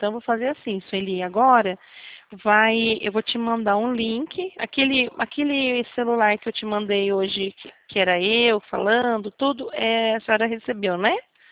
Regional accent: Botucatu, São Paulo, Brazil; eu morei aqui, eu sou de Botucatu, né? Então, eu morei em Santa Gertrudes 7 anos. Aí, eu fui embora daqui. Fiquei quase um ano fora e voltei.

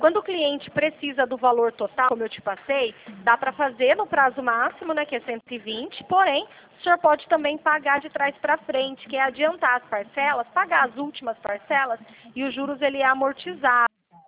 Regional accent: São Paulo, Brazil; sou de São Paulo.

